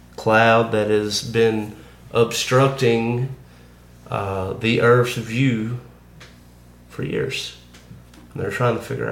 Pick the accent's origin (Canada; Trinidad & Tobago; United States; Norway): United States; the South; when they figure out, and it's not hard to figure out because of my accent, but when they figure out where I'm from the South, they like to talk about racism.